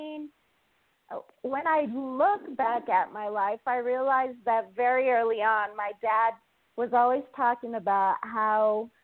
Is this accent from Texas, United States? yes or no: yes; El Paso, Texas, United States; because I grew up in El Paso, Texas, and so I could literally see the border from my bedroom window.